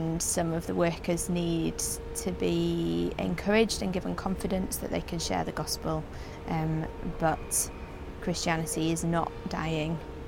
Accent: Leeds, Yorkshire and the Humber, United Kingdom; I'm a Yorkshire girl, born and bred, grew up in Leeds.

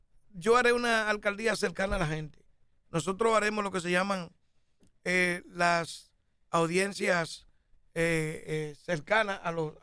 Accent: Cibao, Dominican Republic; aunque soy del Cibao

